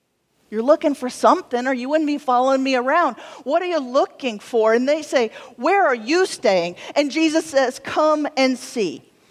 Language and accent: English; Deep South, United States; I'm from the Deep South, and so I speak witness.